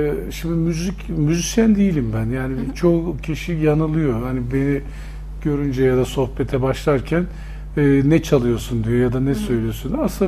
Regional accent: Ankara, Turkey; Ya ben Ankara doğumluyum. Hı-hı. Ankara'da doğdum, büyüdüm.

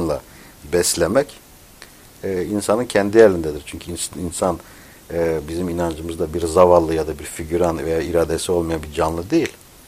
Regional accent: Van, Turkey; Babam Siirtli'dir ama ben Vanlıyım. Öyle diyorum. Çünkü yani insan nerede evet. çocukluk hatırası varsa insan oralıdır.

